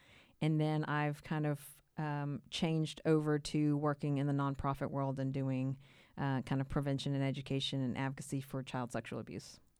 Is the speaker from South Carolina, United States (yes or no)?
no; Austin, Texas, United States; Just based on growing up in Austin, Waco was where we stopped to get gas on the way to Dallas.